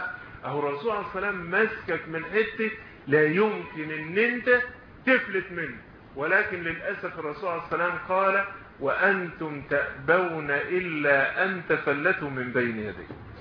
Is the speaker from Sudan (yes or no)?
no; Egypt; وملأوا بلدتنا خصوصا مصر بهذه الاحتفالات،